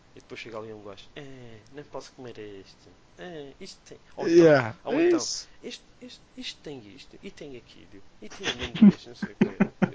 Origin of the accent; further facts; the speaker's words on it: Madeira, Portugal; Como somos madeirenses